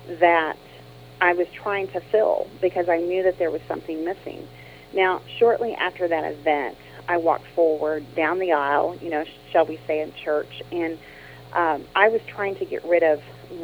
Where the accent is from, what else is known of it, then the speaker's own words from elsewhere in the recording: Joplin, Missouri, United States; I grew up in Missouri.